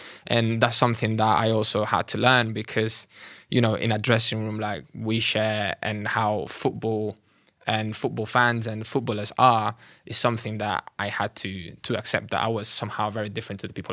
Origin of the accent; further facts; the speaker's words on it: Catalonia, Spain; obviously I was born and raised in Catalonia, but my family are from the other side of Spain.